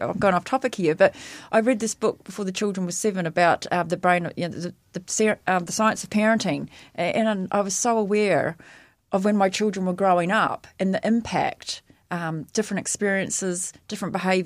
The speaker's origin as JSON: {"language": "English", "country": "Australia", "tie": "born or raised there", "said": "So, Yeah, we grew up in Australia, so we had Eskies and the flip-flops and, we'd go to barbecues most nights."}